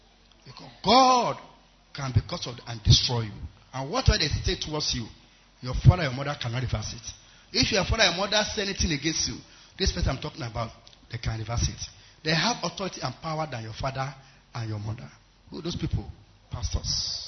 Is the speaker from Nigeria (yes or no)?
yes; Southwest, Nigeria; I said, I'm from Yoruba land.